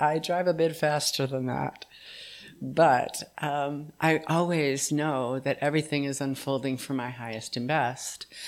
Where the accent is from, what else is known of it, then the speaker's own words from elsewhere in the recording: Hot Springs, Arkansas, United States; I come from Hot Springs, for some of you who don't know me.